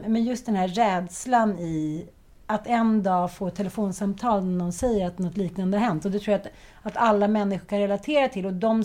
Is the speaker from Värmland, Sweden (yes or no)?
no; Farsta, Stockholm County, Sweden; Jag är uppväxt i Farsta, kallas för Knivfarsta.